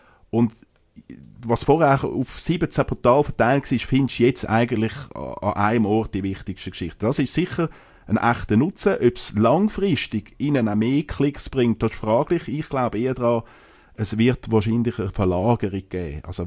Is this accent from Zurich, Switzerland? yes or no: yes; Zurich, Switzerland; Also als Zürcher